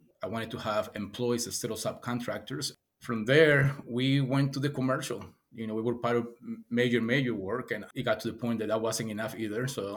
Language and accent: English; Costa Rica; I grew up in Costa Rica.